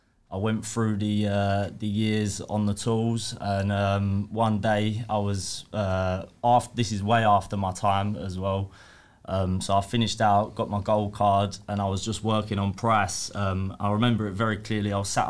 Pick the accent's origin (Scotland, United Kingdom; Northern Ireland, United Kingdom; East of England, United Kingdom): East of England, United Kingdom; So I'm from Essex. I come from a hard-working family.